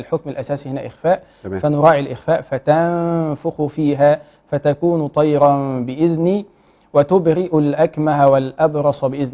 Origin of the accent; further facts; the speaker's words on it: Kafr el-Sheikh, Kafr El Sheikh Governorate, Egypt; لا خالص. انا من كفر الشيخ.